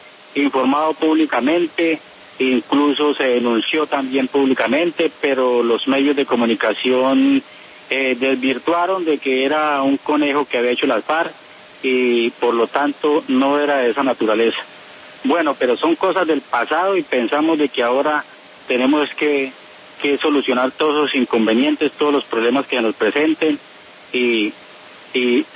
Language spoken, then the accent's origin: Spanish; Colombia; Esta patria es nuestra y hace parte de los colombianos, y todos somos colombianos